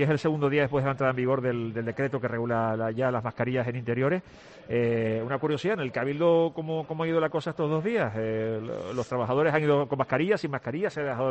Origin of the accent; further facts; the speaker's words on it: Canary Islands, Spain; como tinerfeño